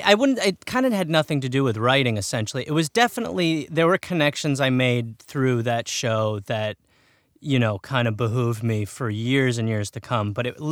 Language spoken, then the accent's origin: English; Brown Deer, Wisconsin, United States; born there; I was born in Milwaukee County, but I do believe I was born in Brown Deer.